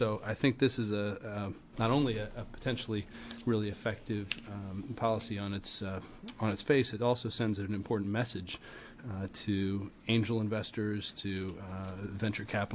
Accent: Beaverton, Oregon, United States; from Beaverton.

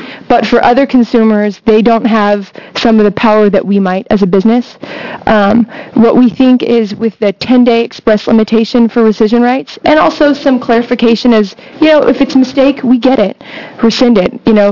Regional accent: Eugene, Oregon, United States; I come from Eugene, Oregon. I'm an attorney down there.

